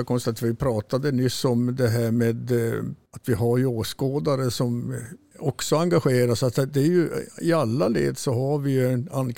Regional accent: Kiruna, Norrbotten County, Sweden; born there; Ja, jag är född i Kiruna faktiskt. Både jag och Börje har väl blivit född i Kiruna.

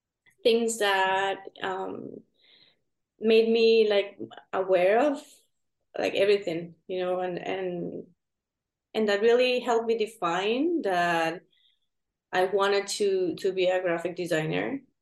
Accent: Venezuela; I'm from Venezuela and I grew up there. My whole family is from there.

